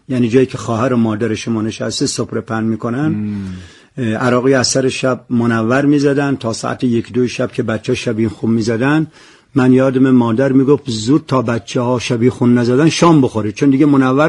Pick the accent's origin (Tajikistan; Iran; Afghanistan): Iran; Ahvaz, Khuzestan; ما چون بچه اهواز هستیم میزبان جنگ بودیم.